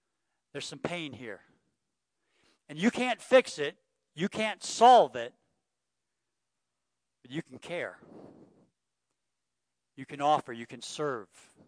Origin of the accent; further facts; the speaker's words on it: Texas, United States; I mean, I'm from Texas, and that doesn't sound smart.